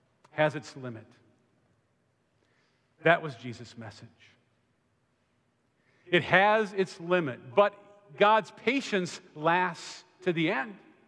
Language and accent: English; Wisconsin, United States; I'm from Wisconsin, a college student down here in Florida